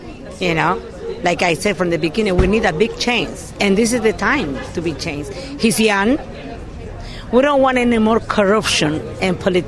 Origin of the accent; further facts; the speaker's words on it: Argentina; I come from Argentina.